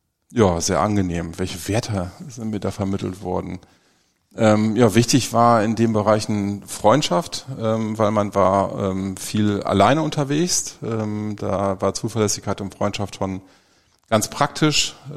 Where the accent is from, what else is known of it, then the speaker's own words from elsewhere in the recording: Münster, North Rhine-Westphalia, Germany; ich bin in Münster geboren. Aufgewachsen in einem kleinen Vorort von Münster, also wirklich ländlichen Dorf. Sprakel heißt der Stadtteil, hatte zu der Zeit, ich glaube, irgendwie gerade mal 2000 Einwohner. Bin da behütet aufgewachsen, war eine kleine Dorfgemeinschaft.